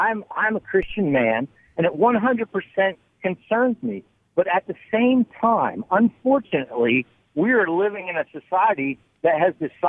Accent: Oklahoma, United States; I come from Oklahoma, and of course, Cruz carried this state.

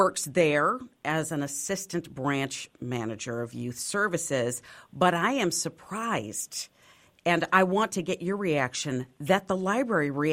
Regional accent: Maryland, United States; who is located in my home state of Maryland

